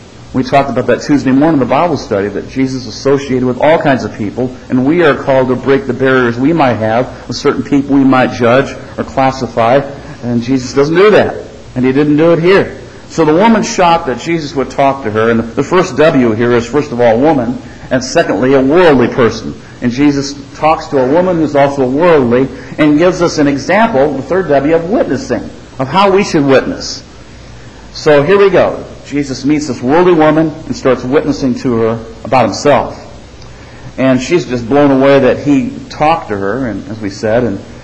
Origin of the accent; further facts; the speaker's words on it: Illinois, United States; I'm from Illinois, and there we had the Cubs-Cardinals rivalry, but that's a friendly rivalry, right? It's loving. I mean, in Central Illinois, some of your family and friends are Cubs fans, some are Cardinal fans.